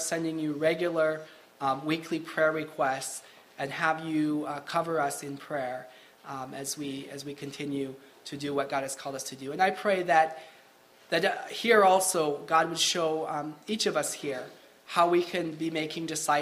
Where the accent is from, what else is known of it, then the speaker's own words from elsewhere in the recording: Cameroon; I grew up in Cameroon and already am fluent in French, which is the national language that people learn in school there.